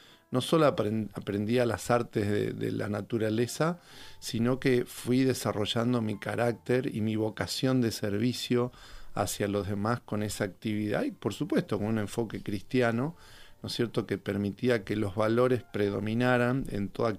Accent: Buenos Aires, Argentina; como buenos citadinos o porteños de allí de la ciudad

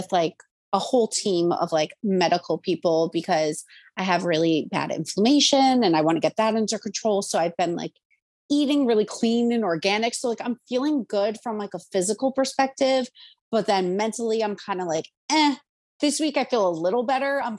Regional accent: Montville, New Jersey, United States; So I grew up in Montville, New Jersey

